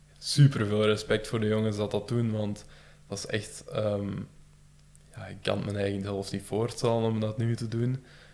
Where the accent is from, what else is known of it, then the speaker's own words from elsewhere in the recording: Belgium; Dat is natuurlijk niet zo simpel als Belg zijnde.